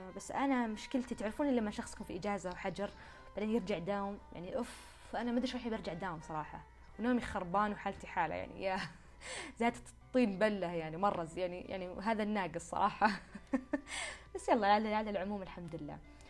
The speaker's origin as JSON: {"language": "Arabic", "town": "Shaqra", "region": "Riyadh Province", "country": "Saudi Arabia", "tie": "born or raised there", "said": "طيب فرحنا احنا شقرة هي مسقط راسي او نقدر نقول مكان نشأتي هناك."}